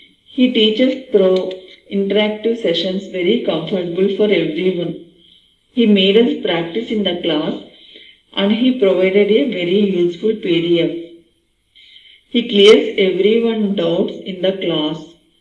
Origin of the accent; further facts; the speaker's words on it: Bangalore, Karnataka, India; English is a second language; from Bangalore.